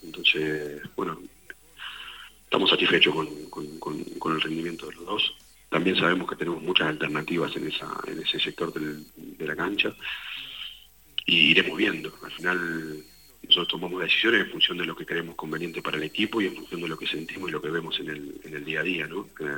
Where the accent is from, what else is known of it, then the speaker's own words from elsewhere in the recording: Argentina; es normal que por cómo somos los argentinos solamente sirve ganar